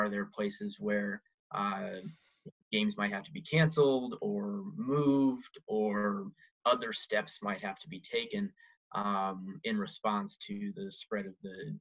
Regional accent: Iowa, United States; Well, I grew up in Eastern Iowa, so I was a Hawkeye fan.

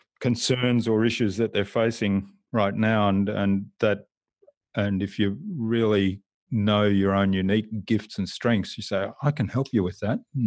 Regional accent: Germany; But I'm from Germany, so I've got lots of friends in Germany.

